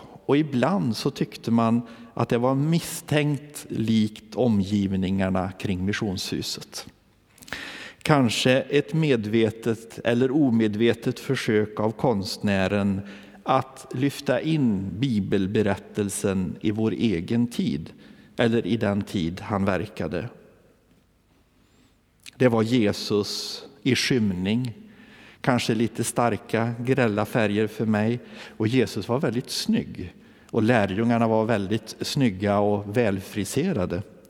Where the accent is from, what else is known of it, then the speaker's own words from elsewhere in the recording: Värmland, Sweden; I sydvästra Värmland, min hemtrakt